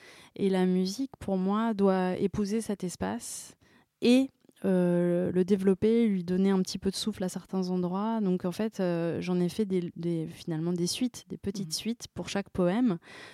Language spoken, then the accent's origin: French; Paris, Île-de-France, France; moi j'ai grandi à Paris, mais dans un milieu vraiment cosmopolite. D'un côté mon père mauritanien